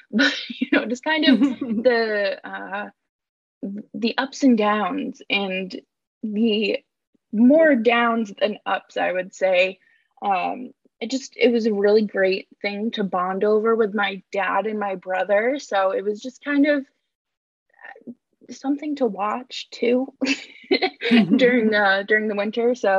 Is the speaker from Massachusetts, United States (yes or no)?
yes; Boston, Massachusetts, United States; growing up in Boston was just kind of championship city and title town and all this stuff.